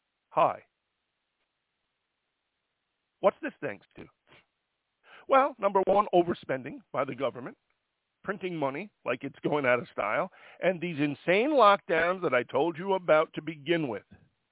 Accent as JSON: {"language": "English", "region": "New York", "country": "United States", "said": "The crime rate in New York City, I'm from New York, the crime rate on the subway is up 200%."}